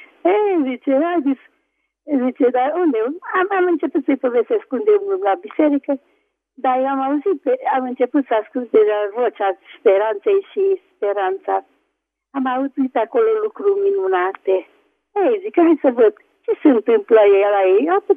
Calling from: Oaș, Satu Mare County, Romania

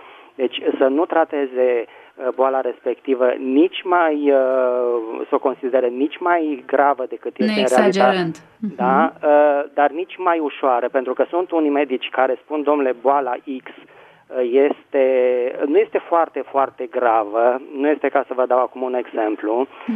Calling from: Bucharest, Romania; vă sunt din București.

